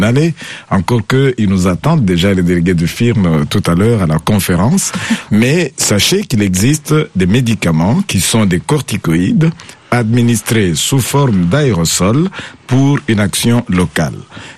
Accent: DR Congo; Chez moi, au Congo, un mois de traitement de cette nature-là coûte au bas mot $35.

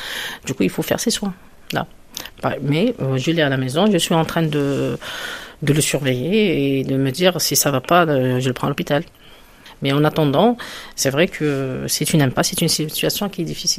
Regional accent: Algeria; now in France; je suis une Algérienne en France, je travaille à l'hôpital comme médecin.

